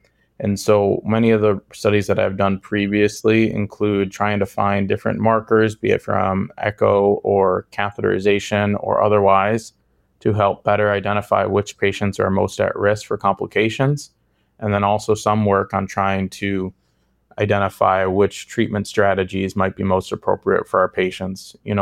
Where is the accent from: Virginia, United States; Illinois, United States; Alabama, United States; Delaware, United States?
Illinois, United States; Chicago; I was born and raised in Chicago. My wife is also from Chicago. And so it's exciting to come back home to Chicago.